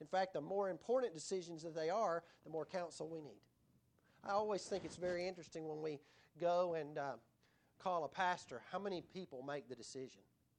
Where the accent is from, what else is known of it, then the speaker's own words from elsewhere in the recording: United States; I'm part of the United States. I'm American. I'm American, right?